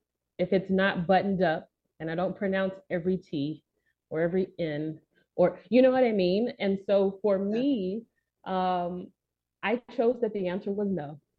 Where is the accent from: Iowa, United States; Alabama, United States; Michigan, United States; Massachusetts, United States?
Alabama, United States; I'm originally from Alabama, and those Southern, you know, traditions and rules were very much instilled within me.